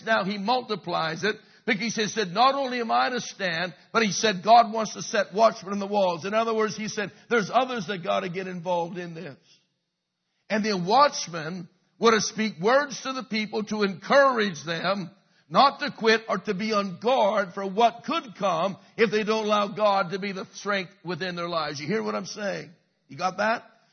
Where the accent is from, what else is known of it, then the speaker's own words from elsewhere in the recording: Halifax, Nova Scotia, Canada; I come from Halifax. I see the sun before you do because I'm in the east.